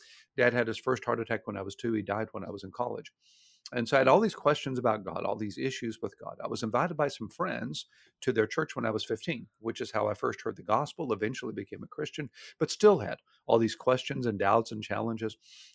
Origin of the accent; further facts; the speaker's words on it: Houston, Texas, United States; I grew up in Houston, Texas.